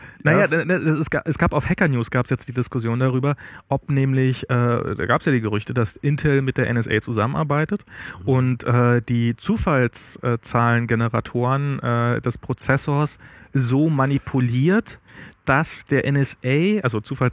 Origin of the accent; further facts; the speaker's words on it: East Germany, Germany; was bei mir als Ossi, der jetzt ja schon durchaus schon überwacht worden ist.